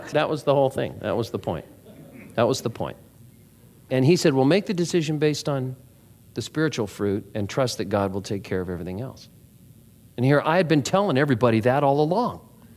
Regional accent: California, United States; And we're from Orange County. I'd never seen a deer.

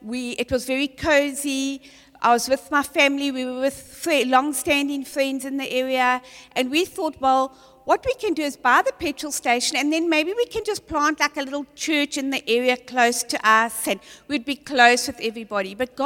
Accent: KwaZulu-Natal, South Africa; We grew up in Natal. We were living in this beautiful little town called Scottburgh.

